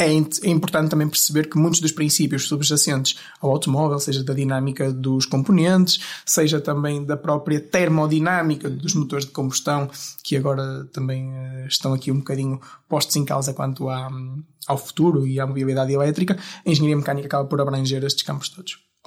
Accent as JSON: {"language": "Portuguese", "town": "Braga", "region": "Norte", "country": "Portugal", "tie": "born or raised there", "said": "Eu que nasci, cresci, vivi em Braga, não conhecia uma outra realidade de viver, de dia-a-dia"}